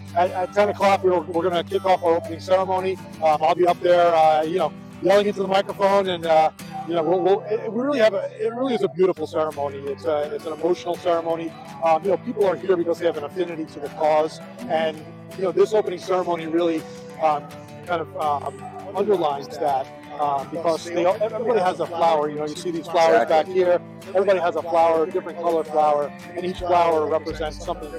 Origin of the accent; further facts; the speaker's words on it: New York, United States; So I'm from Rockland, so one of our seven counties that we cover in the Hudson Valley chapter.